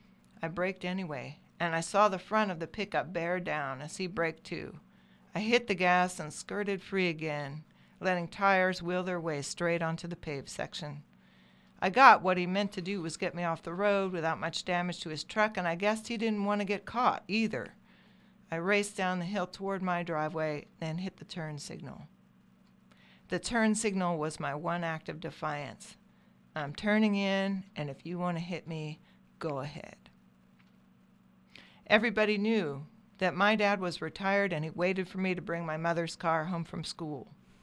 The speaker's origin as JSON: {"language": "English", "town": "Upper Black Eddy", "region": "Pennsylvania", "country": "United States", "tie": "born or raised there", "said": "I look at property records from my hometown, Upper Black Eddy, Pennsylvania. It is more of a rural swatch on a hillside than a town."}